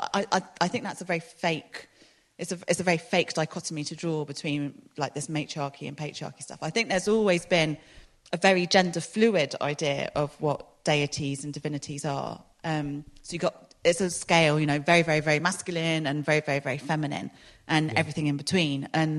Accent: London, United Kingdom; now in Exeter, United Kingdom; I grew up in London

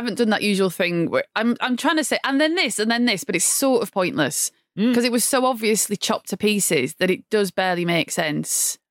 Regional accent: Blackburn, North West England, United Kingdom; You think it's fun I'm from Blackburn, until it rains, then it's not fun.

